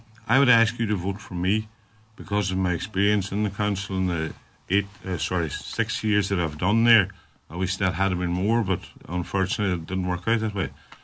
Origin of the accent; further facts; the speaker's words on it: Inishowen, County Donegal, Ireland; You can trust me, I'm born in the area, I live in the area, and I know the local people. I was brought up in Inishowen from I was born.